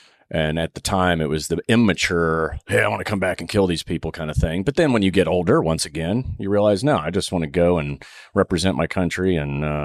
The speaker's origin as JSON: {"language": "English", "region": "Texas", "country": "United States", "tie": "born or raised there", "said": "I'm originally born and bred in Texas. I grew up overseas, came back to the States, joined the Navy, became a SEAL, and then when I retired from the Navy, you know, came back to Texas"}